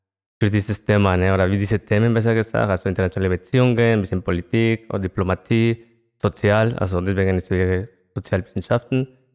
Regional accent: Mexico City, Mexico; German is a second language; now in Germany; Ich komme aus Mexiko. Und zwar aus Mexiko-Stadt, eine ultra große Stadt, sag ich mal.

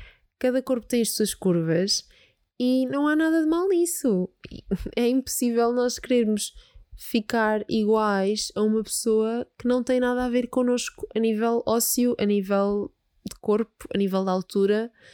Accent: Peniche, Leiria, Portugal; é normal, eu sou de Peniche

